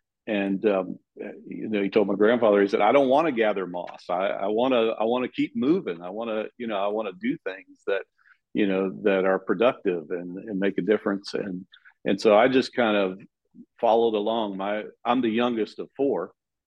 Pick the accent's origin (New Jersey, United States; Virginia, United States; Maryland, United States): Maryland, United States; Baltimore; moved away; We moved to Florida from Baltimore back in 72.